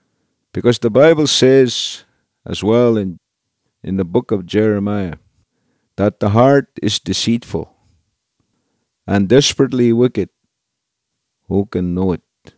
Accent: Swan River, Manitoba, Canada; I come from Swan River, Manitoba. And I'm a Cree.

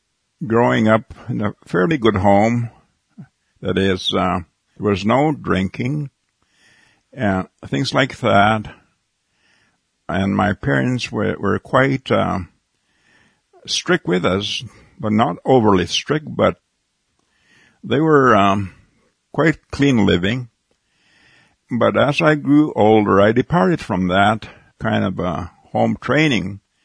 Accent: Goodfish Lake, Alberta, Canada; I'm from Goodfish Lake, Alberta, Canada.

